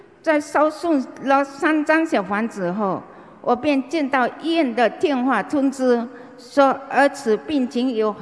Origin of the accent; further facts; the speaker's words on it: Malaysia; 我是来自马来西亚的